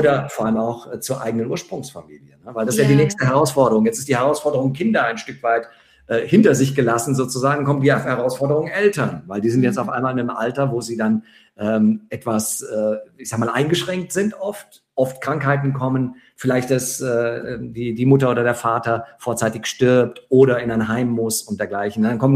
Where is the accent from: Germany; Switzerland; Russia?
Germany; Frankfurt, Hesse; ich komme ja hier aus der Stadtregion Frankfurt, ich bin auch gebürtiger Frankfurter, hier haben wir ja die ganzen Banken stehen